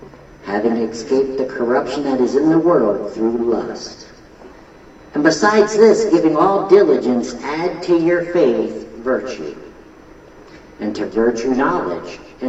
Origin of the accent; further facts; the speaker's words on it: Pottstown, Pennsylvania, United States; born there; I was born in Pottstown, Pennsylvania.